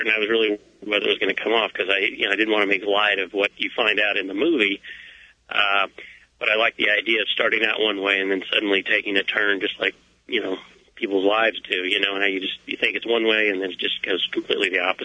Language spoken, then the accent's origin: English; Waco, Texas, United States; Yeah, I grew up in Waco, Texas, and we shot in Waco and like a lot of little small towns, Moody, Texas, and McGregor.